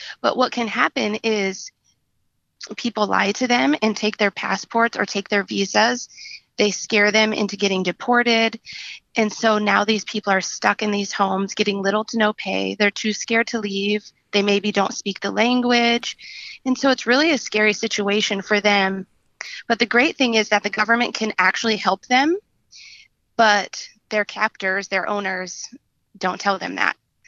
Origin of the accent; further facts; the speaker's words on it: Omaha, Nebraska, United States; And I know people here in my hometown in Omaha